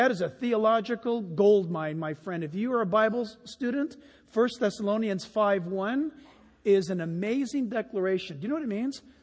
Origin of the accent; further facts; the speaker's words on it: San Diego, California, United States; I grew up here in San Diego, so earthquake. I'm a Californian.